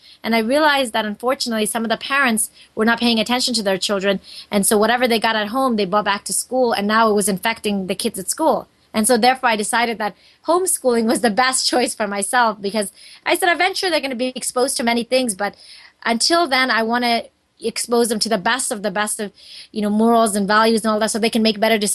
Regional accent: United States; We were raised in America since we were six. We did not have our faith growing up.

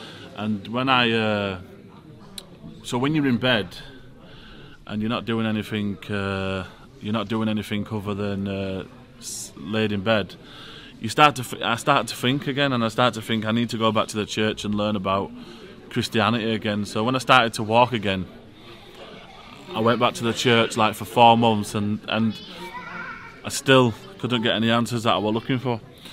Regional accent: United Kingdom; As British people, we don't have companionship.

